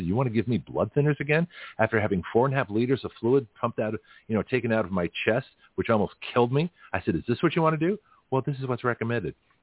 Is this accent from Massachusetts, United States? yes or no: yes; Lexington, Massachusetts, United States; I grew up in New England, in Lexington, Massachusetts.